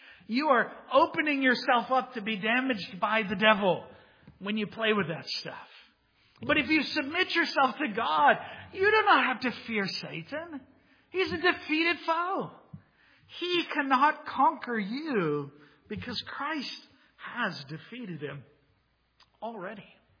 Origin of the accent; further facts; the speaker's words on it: Georgia, United States; I grew up in South Georgia where we have thunderstorms and lightning strikes, very common.